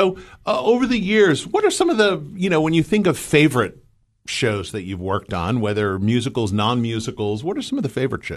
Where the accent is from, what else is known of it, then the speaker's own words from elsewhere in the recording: New Jersey, United States; as a 16-year-old growing up in New Jersey, I got to see the original run on Broadway of Sweeney Todd.